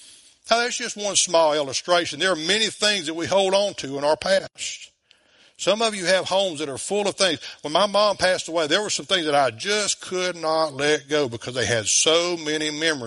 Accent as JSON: {"language": "English", "town": "DeQuincy", "region": "Louisiana", "country": "United States", "said": "I'm from DeQuincy. Even I can figure that one out."}